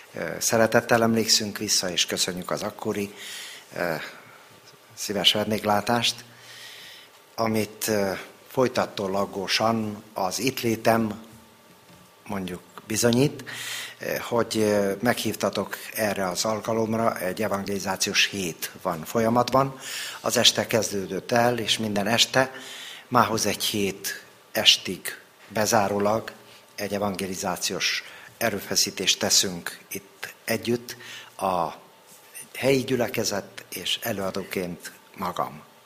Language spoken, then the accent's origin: Hungarian; Târgu Mureș, Mureș County, Romania; Erdélyből jöttem, Marosvásárhelyről